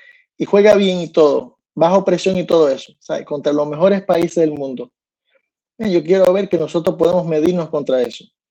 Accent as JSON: {"language": "Spanish", "country": "United States", "said": "los americanos, que yo soy gringo"}